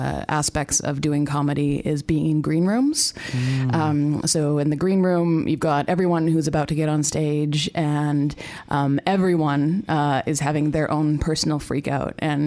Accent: Canada; accent: Canadian; now in New Zealand; I am also a comedian, and my accent is from Canada, but I've been in New Zealand since 2014.

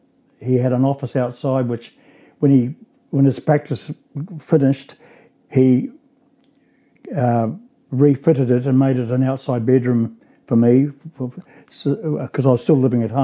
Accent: Dunedin, Otago, New Zealand; born there; also born or lived in Cambridge; I was born in Dunedin in 1948, and my father was an architect, my mother was in business, and they decided to move to Cambridge.

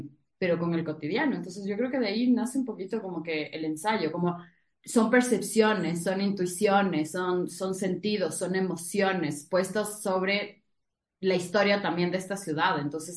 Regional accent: Quito, Pichincha, Ecuador; y yo que me crié en Quito

